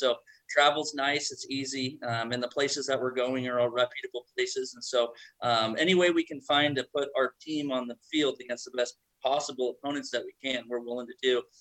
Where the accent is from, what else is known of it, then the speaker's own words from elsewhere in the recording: Oregon, United States; I grew up in Southern Oregon.